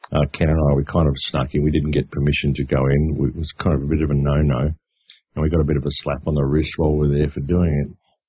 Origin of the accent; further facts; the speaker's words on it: Australia; now in United Kingdom; You're in England. I'm going, yeah, but I'm from Australia, so.